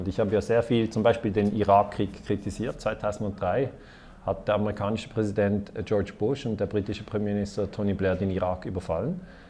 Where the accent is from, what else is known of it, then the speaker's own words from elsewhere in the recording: Switzerland; Und wir in der Schweiz haben kein Öl, wir haben auch kein Gas.